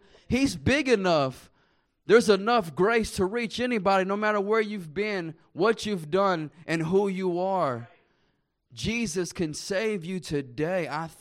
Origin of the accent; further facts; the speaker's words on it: Temple, Texas, United States; And I grew up in Temple, Texas, about 2 hours from here.